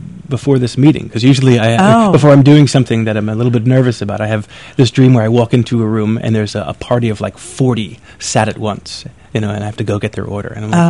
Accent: Queens, New York, United States; not just where I grew up in Queens.

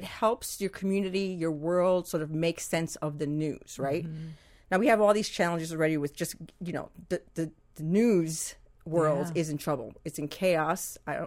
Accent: New York, United States; You know, I grew up in New York, a lot of neighborhoods in the Bronx.

